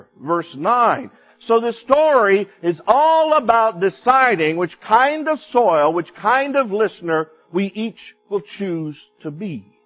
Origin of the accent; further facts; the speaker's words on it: Yuma, Arizona, United States; I've shared with you before when I was growing up in Yuma, Arizona